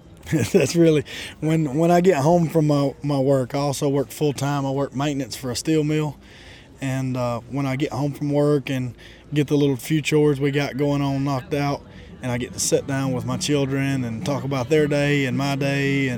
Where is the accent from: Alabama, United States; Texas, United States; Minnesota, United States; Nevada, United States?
Alabama, United States; Danville; I'm owner-operator of DSR Farms. We are from Danville, Alabama, in the west side of Morgan County.